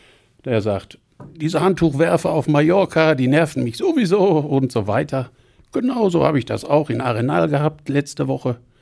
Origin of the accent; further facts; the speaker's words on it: Solingen, North Rhine-Westphalia, Germany; Solingen. Und mit meinem Hund bin ich also sehr oft unterwegs und erkunde jetzt auch mehr und mehr meine Heimat.